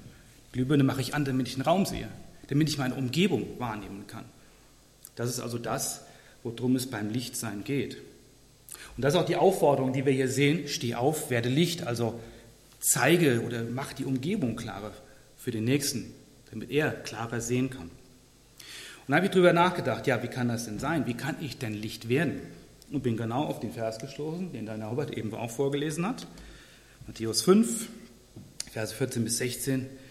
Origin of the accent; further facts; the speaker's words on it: Burg, Germany; Ich bin aus Burg, 46 Jahre alt